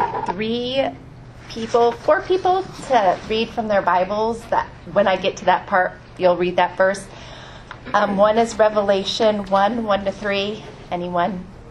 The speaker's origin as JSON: {"language": "English", "town": "Cincinnati", "region": "Ohio", "country": "United States", "also_born_or_lived": "Omaha", "said": "And we are originally from Cincinnati. Actually, I went to high school in Omaha. My parents live in Nebraska."}